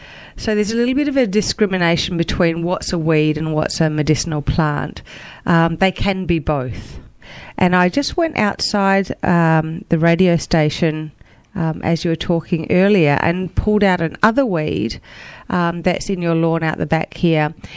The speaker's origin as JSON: {"language": "English", "country": "Australia", "said": "Well, it might be my Australian apologies for being Australian, but I do talk through my nose sometimes."}